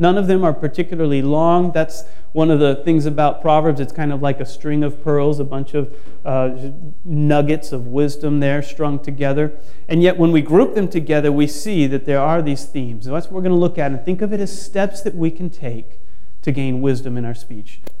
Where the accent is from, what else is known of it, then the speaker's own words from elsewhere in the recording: California, United States; I am from California. Most of you know that.